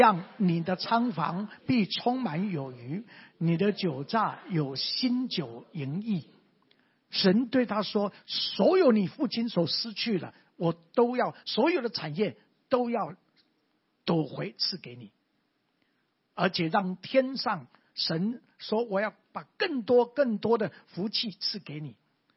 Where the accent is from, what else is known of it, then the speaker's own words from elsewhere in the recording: Tianzhong, Changhua County, Taiwan; also born or lived in Nantou County; 因为我是生在啊南投的民间乡，一个乡山上的一个村，就是生下来在我们房子的周围都是什么？都是果子，都是种水果的。后来我六岁的时候搬到彰化田中